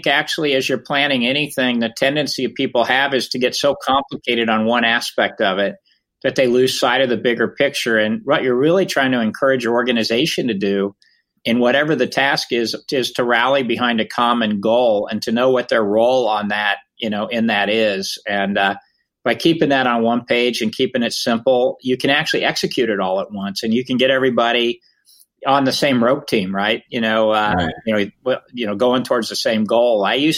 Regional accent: Kansas, United States; Well, I grew up Mennonite, so I have Amish relatives, for those of you, the horse and buggy folk. And so our town was 3,000. It was a dry town, right?

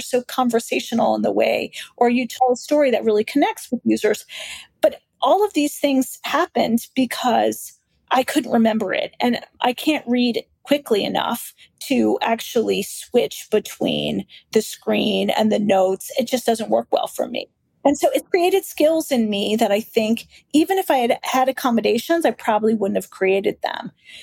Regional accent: Philadelphia, Pennsylvania, United States; But I grew up in Philadelphia, and I still have the local radio station app from Philadelphia because I still think it's the best radio station.

